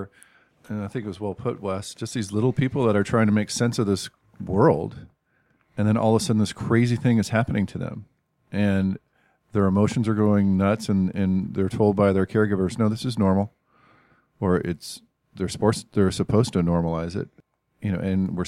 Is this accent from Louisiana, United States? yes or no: no; California, United States; I grew up in California and, you know, went to public school